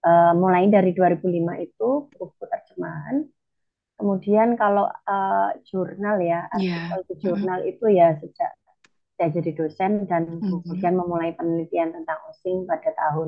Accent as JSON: {"language": "Indonesian", "region": "East Java", "country": "Indonesia", "said": "Memang kebetulan saya itu orang Using gitu ya"}